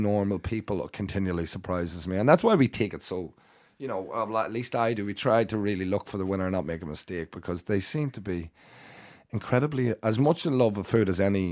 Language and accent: English; Dublin, Leinster, Ireland; born there; also born or lived in Carlow; I was born in Rotunda here in Dublin, and my mum, we lived on Gardiner Street